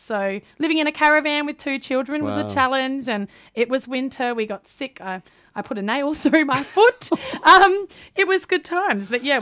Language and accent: English; Cummins, South Australia, Australia; Well, I grew up in South Australia on the Eyre Peninsula, mm-hmm. In a little town called Cummins. So it's pretty small. It's primarily wheat farming, a few sheep around the place, close to Coffin Bay, so, and also Port Lincoln.